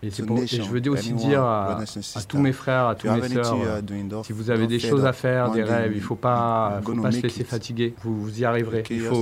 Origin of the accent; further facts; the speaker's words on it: Nigeria; moved away; Oui, je suis du Nigeria.